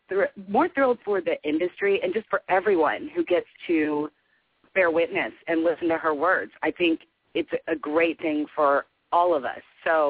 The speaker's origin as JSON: {"language": "English", "town": "Louisville", "region": "Kentucky", "country": "United States", "said": "because she's from where I'm from Louisville, Kentucky."}